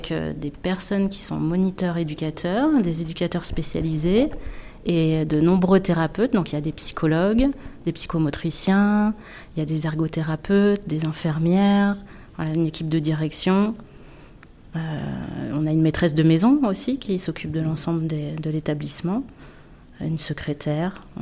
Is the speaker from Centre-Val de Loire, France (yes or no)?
no; Angoulême, Nouvelle-Aquitaine, France; j'ai 42 ans et je viens d'Angoulême.